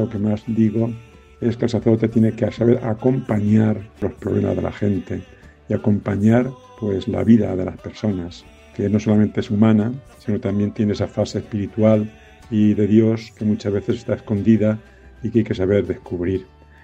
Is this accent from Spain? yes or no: yes; Retuerta del Bullaque, Castilla-La Mancha, Spain; born there; Nací en Retuerto del Guyarque hace 73 años y me ordené sacerdote el 13 de mayo del 78.